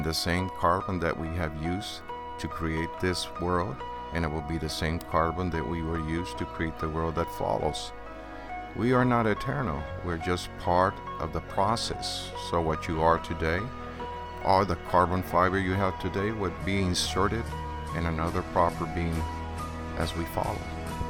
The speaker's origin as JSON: {"language": "English", "country": "Puerto Rico", "tie": "born or raised there", "also_born_or_lived": "Munich, Germany / Hawaii", "said": "I was born in Munich, Germany. And after a few years, well, we traveled to Hawaii and various states of the United States, and ultimately I ended in Puerto Rico at the end, approximately about the age of 6 or 7. And after that, I was basically raised there."}